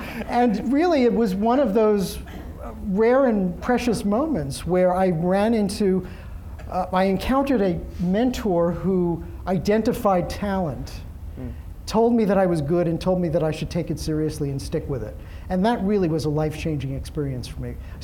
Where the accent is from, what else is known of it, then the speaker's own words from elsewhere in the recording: New York City, New York, United States; I grew up in Brooklyn. My parents were not theater people.